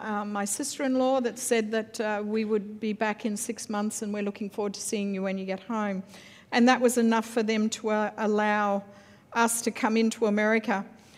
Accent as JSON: {"language": "English", "country": "Australia", "tie": "born or raised there", "said": "I grew up in Australia."}